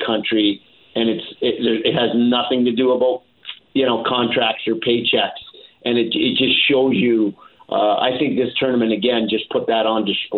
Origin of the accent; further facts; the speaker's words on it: Canada; growing up in Canada